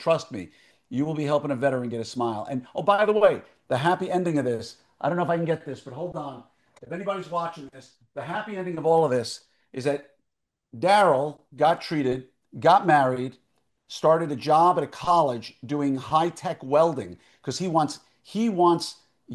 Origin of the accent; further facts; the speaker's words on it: Chicago, Illinois, United States; born there; I was born in Fifth Army headquarters in Chicago back in 1967.